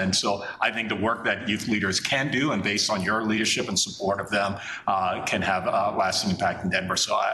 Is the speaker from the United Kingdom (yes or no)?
no; U.S. Virgin Islands; When I grew up in the Virgin Islands